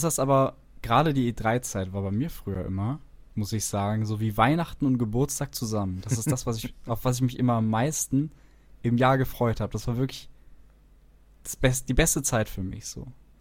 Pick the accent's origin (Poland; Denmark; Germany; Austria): Austria